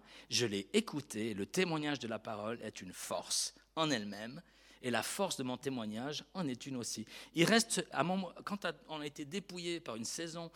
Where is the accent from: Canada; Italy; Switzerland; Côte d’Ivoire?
Switzerland; now in France; je suis suisse, mais quelque part je suis français d'adoption